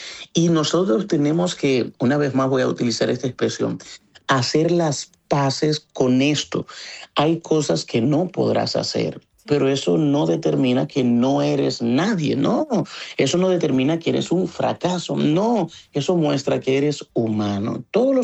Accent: Dominican Republic; estoy siendo como dominicano, respondiendo una pregunta con otra pregunta

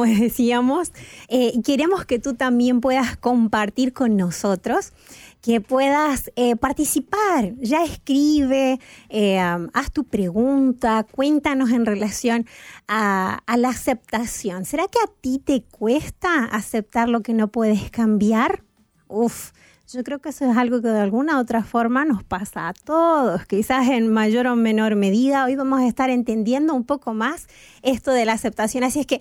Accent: Entre Ríos, Argentina; Claro, yo soy de Entre Ríos.

